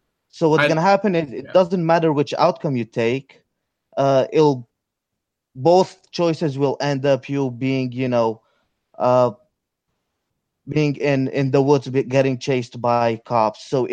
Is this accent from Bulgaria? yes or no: yes; Bulgaria; now in United States; I came to the States 4.5 years ago. I'm originally from Bulgaria.